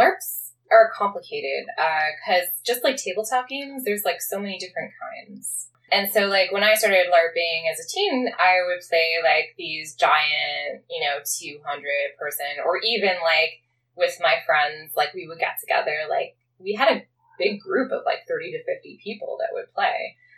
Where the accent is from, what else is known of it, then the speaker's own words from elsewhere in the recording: Philadelphia, Pennsylvania, United States; I grew up in Philly.